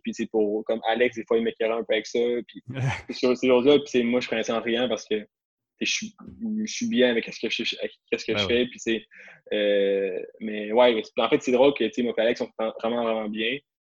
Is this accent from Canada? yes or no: yes; Quebec City, Quebec, Canada; moi, je viens de Québec.